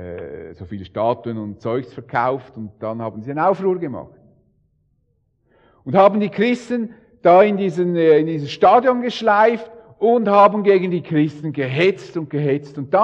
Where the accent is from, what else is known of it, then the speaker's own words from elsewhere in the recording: Switzerland; In Deutschland, also wo er studiert, braucht man ja dann als Schweizer immer eine Aufenthaltsbewilligung. Weil ich in Deutschland war, muss ich jedes Jahr auf dieses Büro